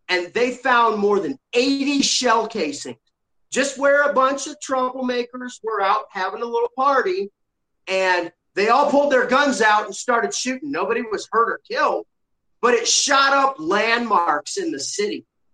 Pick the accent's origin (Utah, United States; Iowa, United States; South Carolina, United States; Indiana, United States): Iowa, United States; Davenport; My hometown of Davenport, Iowa, where my family's lived for generations, where I went to school, elementary, middle school, high school, graduated from Davenport Central